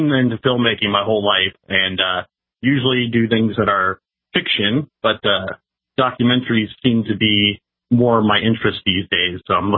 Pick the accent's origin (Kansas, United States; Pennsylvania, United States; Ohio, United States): Ohio, United States; Cleveland; And I remember looking, and I'm from Cleveland, so the lake was to my right.